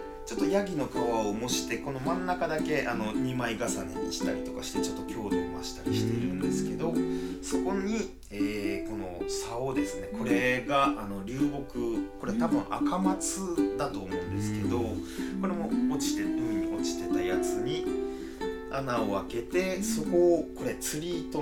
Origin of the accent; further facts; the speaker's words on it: Ishikawa, Japan; 僕石川県出身なんですけど、その帰省した際に